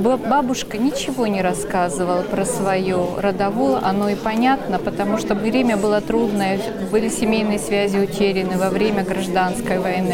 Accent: Ural, Russia; Я родом с Урала. Мои предки оказались с туринских рудников, современный город Краснотуринск.

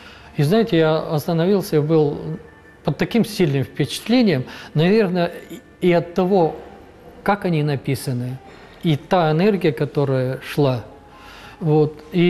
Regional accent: Ural, Russia; Да, да, я уралец, поэтому я безумно люблю Урал.

